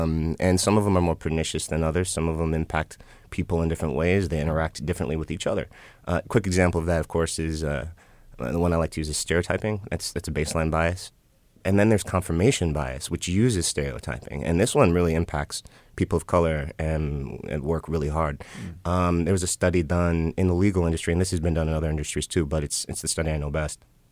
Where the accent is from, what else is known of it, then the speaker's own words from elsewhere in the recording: Chicago, Illinois, United States; I'm from Chicago too, so I respect.